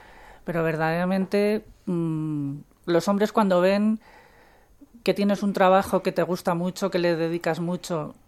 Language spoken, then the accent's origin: Spanish; San Sebastian, Basque Country, Spain; moved away as an adult; now in Madrid, Spain; Yo soy de San Sebastián, allí había un par de periódicos que, bueno, pues sí, estaban por casa y los leía